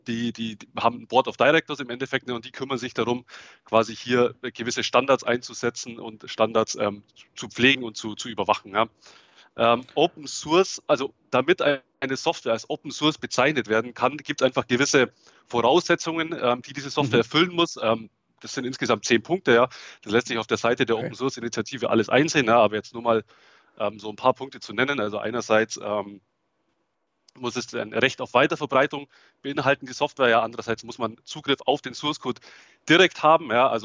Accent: Augsburg, Bavaria, Germany; accent: Swabian; ich komme aus Augsburg. Ja, hört man vielleicht auch das Schwäbische ein bisschen durch.

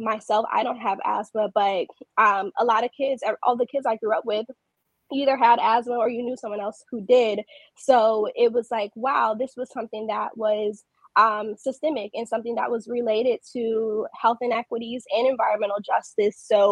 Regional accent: Detroit, Michigan, United States; it's not a mistake that I didn't have access to these things when I was growing up in Detroit.

